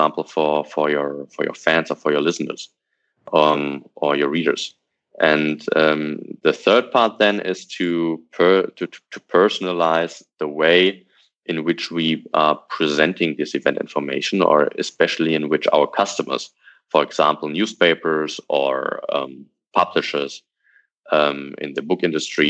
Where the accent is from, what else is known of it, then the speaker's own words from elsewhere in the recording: Hanover, Lower Saxony, Germany; an example from my hometown, from Hanover, is there are between 40 to 60,000 events each year